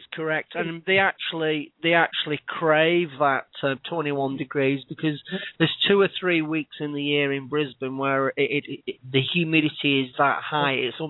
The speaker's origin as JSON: {"language": "English", "country": "United Kingdom", "accent": "English", "lives_now": "Australia", "said": "Part-time Australian. That's correct. I mean, I'm an Australian with an English accent."}